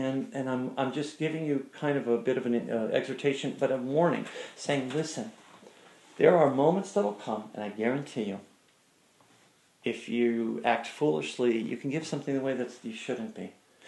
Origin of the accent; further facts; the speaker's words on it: United States; And, you know, you think, because I'm from America, the beautiful, you know, we're so free here.